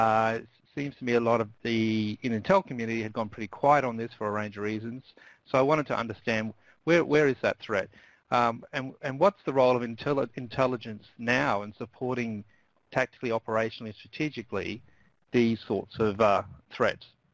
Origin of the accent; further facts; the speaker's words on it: Australia; accent: Australian; But if you need any translation from my Australian accent, maybe Nicole can intervene at some stage and if you can't quite get what I'm talking about.